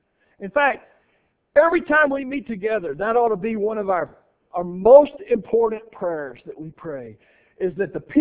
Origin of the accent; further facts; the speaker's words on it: Texas, United States; I grew up in North Central Texas. We had them often. And there were a couple of times when they literally came through our farm and we were down in the storm cellar